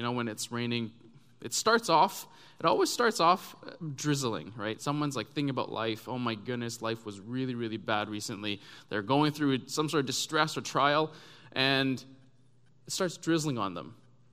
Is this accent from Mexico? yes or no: no; Canada; For someone like me growing up in Canada